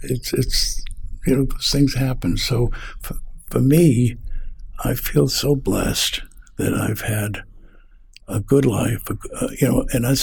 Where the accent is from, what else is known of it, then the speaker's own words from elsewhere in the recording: Pawtucket, Rhode Island, United States; New York was what appealed to me because I was from Pawtucket. And New York was only 180 miles away.